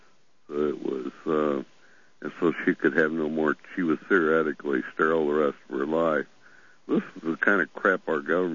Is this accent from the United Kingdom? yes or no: yes; England, United Kingdom; Yeah, I'm English